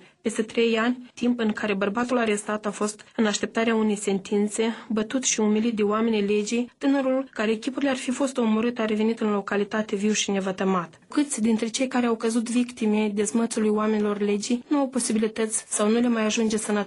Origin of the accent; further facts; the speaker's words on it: Bălășești, Sîngerei District, Moldova; Am mers în satul meu natal, Bălășești-Sângerei, unde am făcut parastase tatălui meu